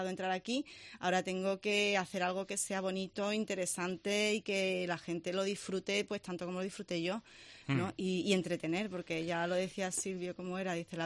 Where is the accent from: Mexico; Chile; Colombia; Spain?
Spain; Seville, Andalusia; yo un día saco la lista de sitios que yo no he ido, que como típica sevillana, y me echan de Instagram y de todos lados.